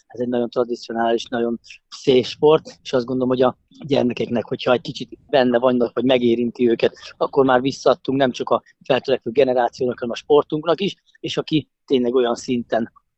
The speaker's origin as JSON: {"language": "Hungarian", "town": "Cegléd", "region": "Pest", "country": "Hungary", "said": "Én mai napig is ceglédi vagyok, Cegléden éltem"}